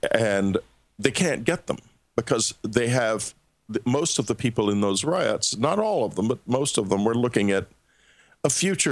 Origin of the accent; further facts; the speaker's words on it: Texas, United States; I've known Rick Perry's, being a Texan, I've known Rick Perry's political career for years